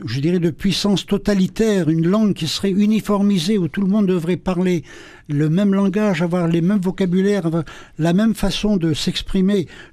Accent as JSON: {"language": "French", "region": "Brittany", "country": "France", "first_language": "Breton", "said": "Je suis breton, j'ai appris le breton quand j'étais petit, je veux dire, c'est une richesse."}